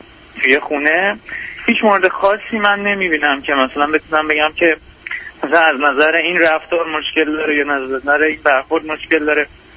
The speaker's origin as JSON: {"language": "Persian", "country": "Iran", "moved": "as an adult", "lives_now": "Canada", "said": "من 34 سالم هستش، مهندس عمران هستم، ساکن کانادا هستم و تقریبا مدت 8-9 ساله که من خارج از ایران هستم، حالا کشورهای مختلف."}